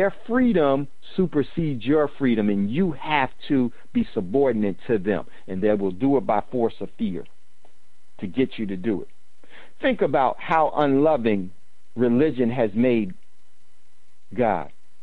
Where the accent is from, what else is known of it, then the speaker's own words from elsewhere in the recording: New Jersey, United States; In my home, in Jersey?